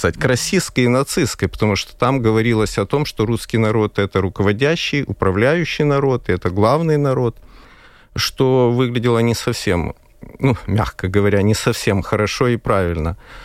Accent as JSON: {"language": "Russian", "country": "Ukraine", "said": "то, что я украинец"}